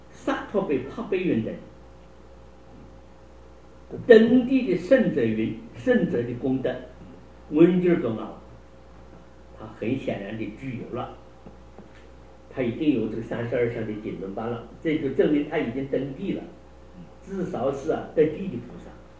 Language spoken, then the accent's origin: Chinese; China; 我们中国人是讲十二时辰，一个时辰是两个钟头